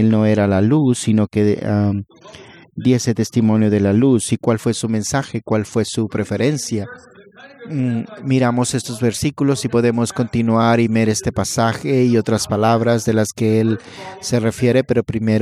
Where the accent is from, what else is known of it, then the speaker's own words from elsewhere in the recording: Philadelphia, Pennsylvania, United States; Spanish is a second language; Yo crecí mirándolo en Filadelfia cuando jugaba básquetbol.